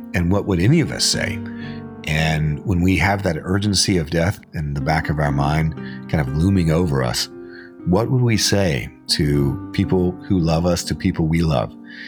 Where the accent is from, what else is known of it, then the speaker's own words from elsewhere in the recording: Arkansas, United States; I was born in Arkansas, and I grew up hunting and fishing, and I had an older brother and played a lot of sports.